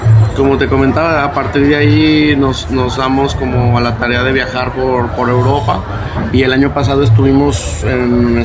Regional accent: Mexico; el acordeonista, percusionista, bajista y yo somos de México.

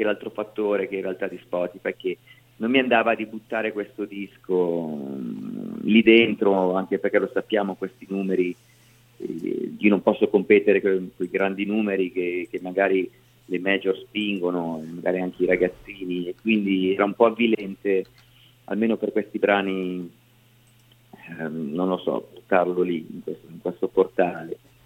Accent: Salice Terme, Lombardy, Italy; dalle mie parti, il 24 aprile all'Irish Club di Salice Terme in provincia di Pavia

